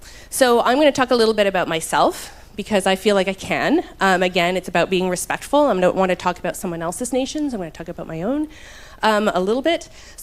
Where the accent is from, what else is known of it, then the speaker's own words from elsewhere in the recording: Thunder Bay, Ontario, Canada; I'm from Thunder Bay, Ontario.